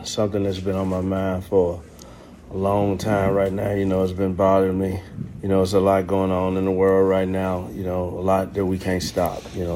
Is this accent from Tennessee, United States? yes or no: yes; Memphis, Tennessee, United States; I'm from Memphis, Tennessee, home of the barbecue, and we don't want that.